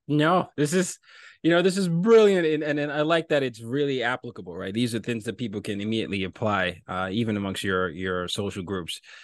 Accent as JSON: {"language": "English", "country": "Nigeria", "said": "I'm from Nigeria."}